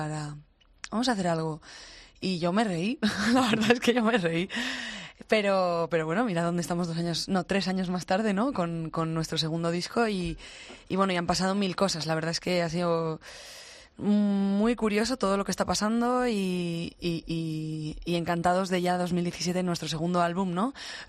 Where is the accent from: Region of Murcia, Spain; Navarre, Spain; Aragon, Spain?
Navarre, Spain; Pamplona; Como bien decíais, somos los dos de, del norte, todavía no lo hemos perdido, ¿no? Somos de Pamplona